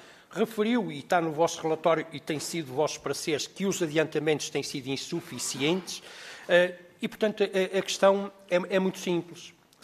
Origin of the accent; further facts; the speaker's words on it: Cinfães, Viseu, Portugal; no meu concelho, de onde sou oriundo, em Sinfãs.